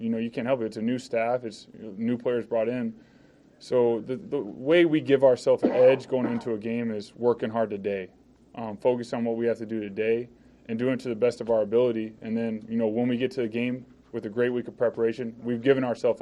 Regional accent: Austin, Texas, United States; also born or lived in Michigan / Arizona; now in Philadelphia, United States; I was born in Austin, Texas. I'm a Texas boy. Obviously, I've lived in different places, and every place I live, it shapes me. You know, I lived in Michigan for a year. I lived in Arizona for four.

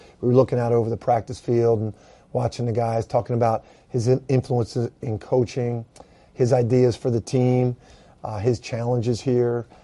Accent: Philadelphia, Pennsylvania, United States; I grew up in Philly, sure.

